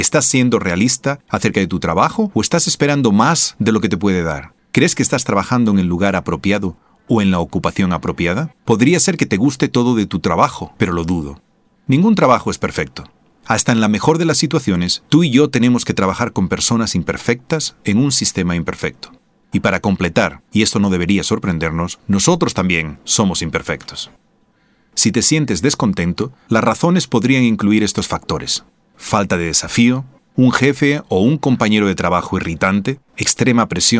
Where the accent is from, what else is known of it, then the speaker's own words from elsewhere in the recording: Spain; de España y te traigo una meditación